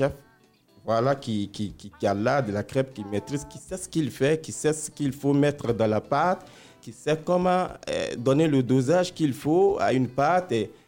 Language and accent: French; Côte d’Ivoire; en tant qu'Ivoirien, qui est maître crêpier